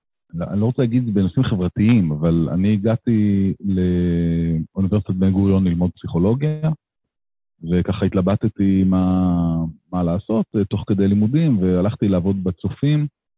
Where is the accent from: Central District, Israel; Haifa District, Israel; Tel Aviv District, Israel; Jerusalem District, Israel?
Central District, Israel; Ness Ziona; נכון, גדלתי בנס ציונה